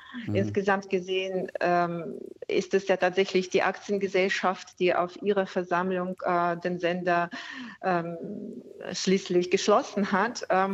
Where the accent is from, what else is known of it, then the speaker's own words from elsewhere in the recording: Lipetsk, Lipetsk Oblast, Russia; wie zum Beispiel meine Heimatstadt Lipezk